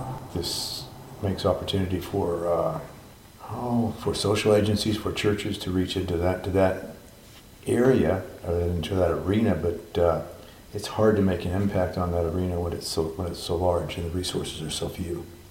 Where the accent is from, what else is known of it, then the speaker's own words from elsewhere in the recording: Meadville, Pennsylvania, United States; I can remember growing up in Meadville